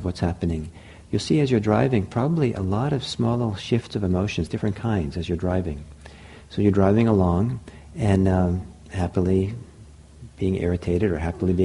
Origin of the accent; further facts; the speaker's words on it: Italy; remember when I was in Italy, growing up in Italy, when I was 17, or eight, I guess I was 18, I had really long hair